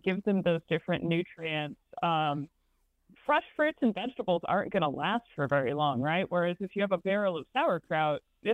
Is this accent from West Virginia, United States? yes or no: no; Colorado, United States; also born or lived in Iowa; now in US South; I grew up in Colorado where we did not eat pork hocks, but my family is Southern. I live in the South now, and I lived in Iowa, so I've eaten a lot of pork.